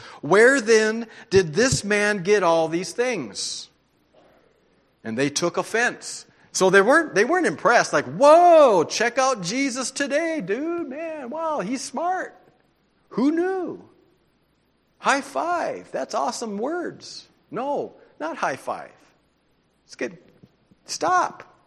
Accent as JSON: {"language": "English", "town": "Daisy", "region": "North Dakota", "country": "United States", "said": "I'm from Daisy, North Dakota, small little place."}